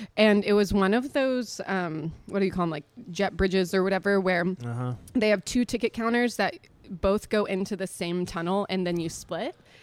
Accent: Texas, United States; Yeah. So I'm from Texas. I'm from Ooh. Like a suburb of Dallas. Uh-huh. I grew up there at least from like 10 to, no, like 8 to when I left for college. So it's my hometown.

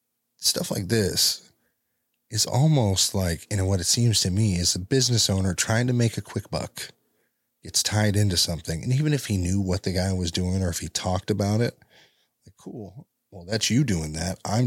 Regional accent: California, United States; Now, if it was me, I'm from California, I've dealt with the streets.

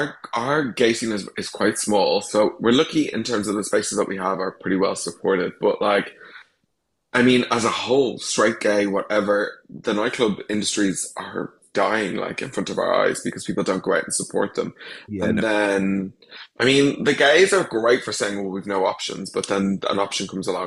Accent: Ireland; Because as Irish people, we're kind of messy.

